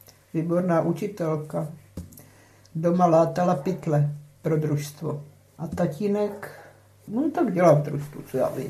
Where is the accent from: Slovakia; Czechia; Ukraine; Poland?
Poland; To teď se s Polákama nedomluvíte, že jo? Obě je mi platný, že jsem Polka, když neumím slovo.